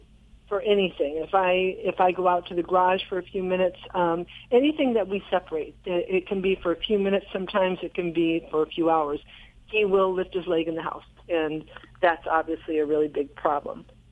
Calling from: Harrisville, Michigan, United States; Harrisville, Michigan.

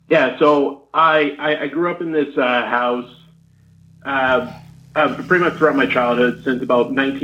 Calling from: Hamilton, Ontario, Canada; from Hamilton, Ontario.

